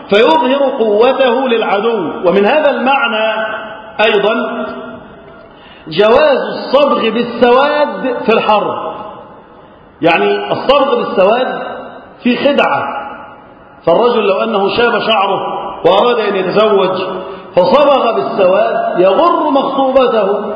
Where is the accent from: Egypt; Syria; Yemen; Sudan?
Egypt; اللهم اجعل بلدنا مصر وسائر بلاد المسلمين أمنا أمانا يا رب العالمين